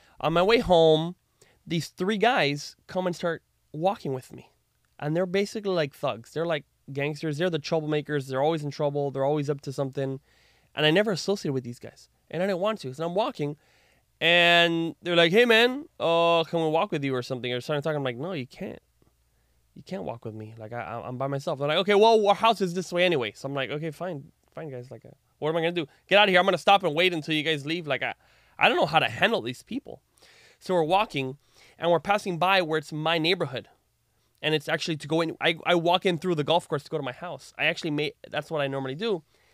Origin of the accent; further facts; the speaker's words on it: Miami, Florida, United States; And I grew up in Miami, and the schools, I don't know if they're good or not.